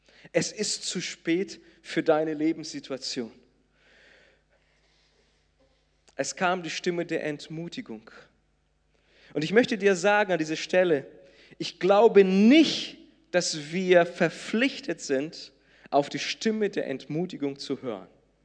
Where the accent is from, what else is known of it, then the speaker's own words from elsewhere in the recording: South Region, Brazil; German is a second language; now in Germany; Und an diesem Ort, wo ich aufgewachsen bin, das sind 10 Kilometer von diesem Riesenfluss, der Uruguay heißt.